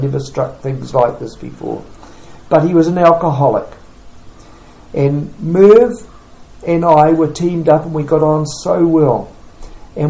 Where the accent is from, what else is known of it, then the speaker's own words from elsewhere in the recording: Hastings, Hawke's Bay, New Zealand; I said, oh, well, I'm from Hastings, actually.